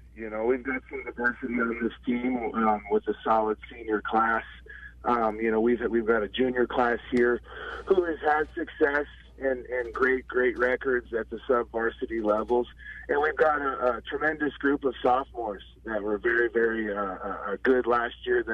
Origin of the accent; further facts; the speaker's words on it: Loveland, United States; I grew up right here in Loveland and played for Loveland High, graduated in 1998